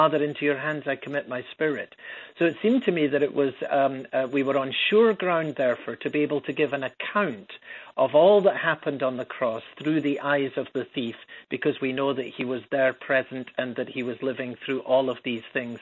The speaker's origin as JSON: {"language": "English", "town": "Edinburgh", "region": "Scotland", "country": "United Kingdom", "tie": "born or raised there", "moved": "yes", "lives_now": "Chicago, United States", "said": "as you'll pick up from the accent. I don't come from around the Chicago area, for sure. I was born and raised in Edinburgh, Scotland, in a Christian home."}